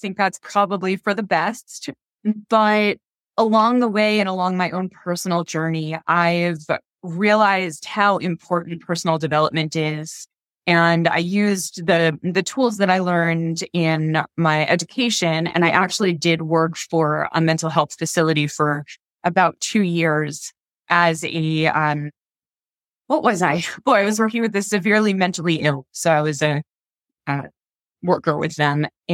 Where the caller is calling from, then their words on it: Las Vegas, Nevada, United States; I am in sunny and on fire Las Vegas.